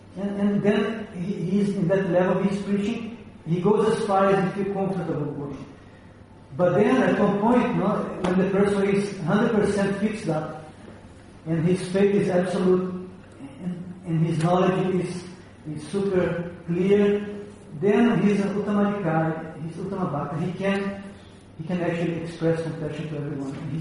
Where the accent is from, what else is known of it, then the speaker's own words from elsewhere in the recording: Brazil; English is a second language; I'm from Brazil, no?